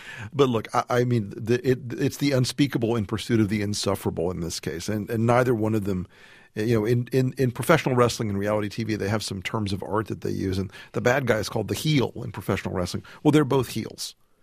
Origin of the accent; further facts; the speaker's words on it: Florida, United States; I grew up doing campaigns in Florida, which is the classic purple state.